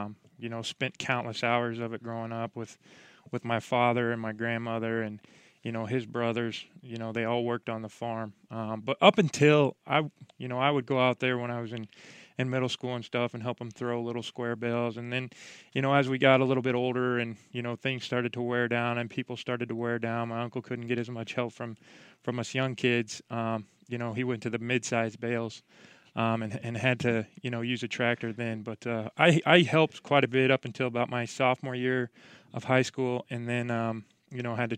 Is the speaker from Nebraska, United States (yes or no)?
yes; Kearney, Nebraska, United States; born there; I was born in Kearney, Nebraska, but I was never really considered myself a Cornhusker fan.